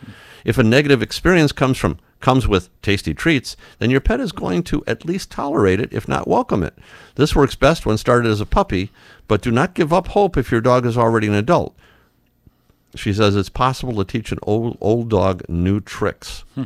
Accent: Detroit, Michigan, United States; That's what I did for thunderstorms when I was 3 and 4 years old growing up in Detroit.

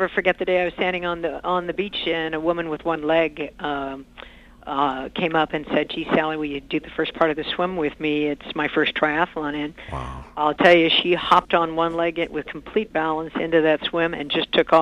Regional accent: California, United States; I'm from California, so we'd love to have everybody come.

